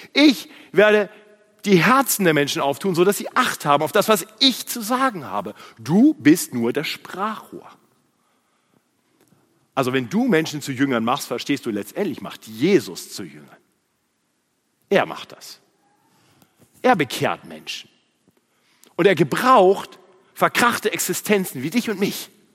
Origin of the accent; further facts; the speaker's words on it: Braunschweig, Lower Saxony, Germany; ein Freund in meiner Heimatstadt Braunschweig.